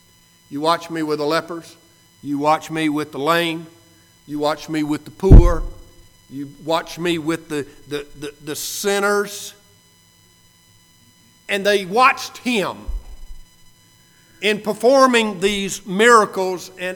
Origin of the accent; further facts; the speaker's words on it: Alabama, United States; Told you before, growing up in Alabama, I read that and I thought he's talking about cotton.